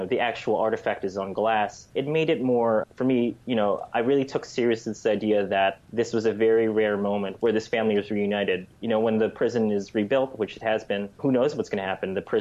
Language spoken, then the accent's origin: English; United States; But I wouldn't say that's the case, you know, for me growing up in the United States.